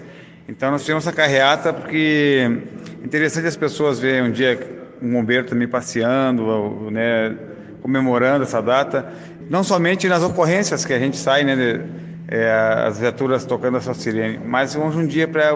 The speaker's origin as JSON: {"language": "Portuguese", "town": "Santa Maria", "country": "Brazil", "said": "Eu vim de Santa Maria, moro aqui já há 30 anos, né? Adotei essa comunidade, eles me adotaram"}